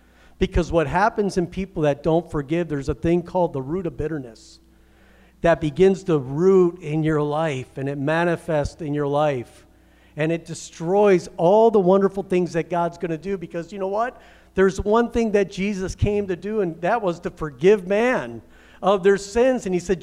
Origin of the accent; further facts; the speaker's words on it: Michigan, United States; me and my dad, man, we had some very rough years growing up in Michigan.